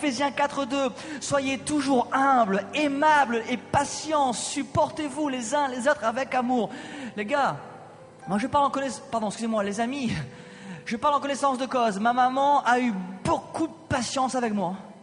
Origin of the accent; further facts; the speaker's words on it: France; parce que je suis un Français